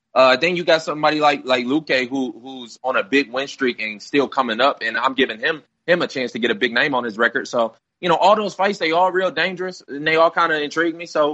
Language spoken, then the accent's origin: English; Detroit, Michigan, United States; especially as a young kid growing up in Detroit, it's kind of always been something I shied away from.